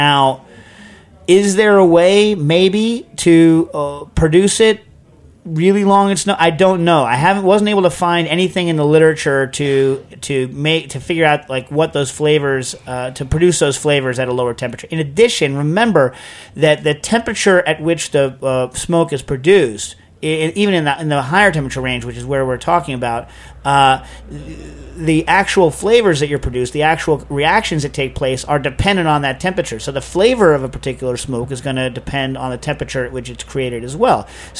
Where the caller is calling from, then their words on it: Seoul, South Korea; from Seoul, Korea.